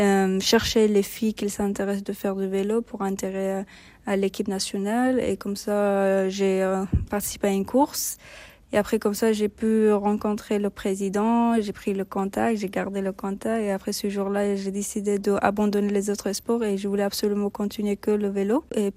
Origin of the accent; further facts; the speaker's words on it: Betkol, Parwan, Afghanistan; born there; French is a second language; Et je suis née en Parwan. Et le district, c'est Sheikh Ali. Et le village, c'était Betkol.